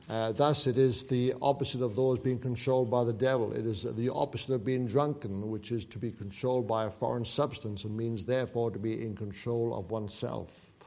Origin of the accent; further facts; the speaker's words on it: Wales, United Kingdom; moved away as an adult; I come from Wales. Wales is a very small country.